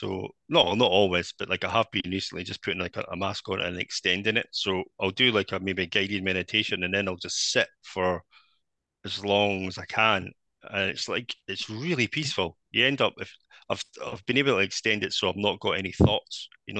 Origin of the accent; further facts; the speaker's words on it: Scotland, United Kingdom; which is just even more remarkable as a Scotsman being in Germany doing that task.